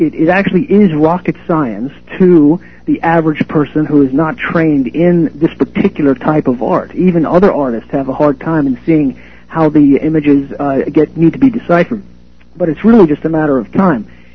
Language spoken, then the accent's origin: English; United States; And worst of all, since I'm an American, I thought there might be images within the United States somewhere.